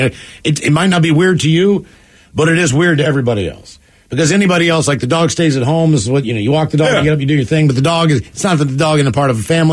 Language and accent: English; Mississippi, United States; Stereotypes about my home state after being asked on a plane is... Ku Klux Klan people.